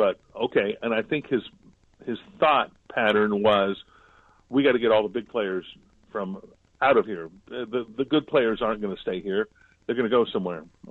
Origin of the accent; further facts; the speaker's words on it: California, United States; growing up, as I say all the time, growing up in Southern California, this was UCLA and USC